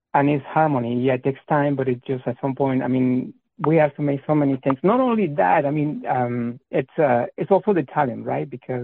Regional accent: Mexico City, Mexico; English is a second language; I was born and raised in Mexico City, the south part of Mexico City, and I have to say that I'm very happy. I mean, I'm extremely proud to be a capitalino, which is someone from the capital of the country.

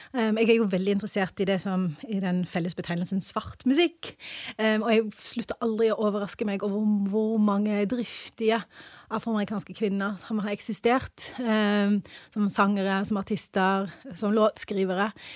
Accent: England, United Kingdom; now in Norway; Og jeg er jo opprinnelig fra England

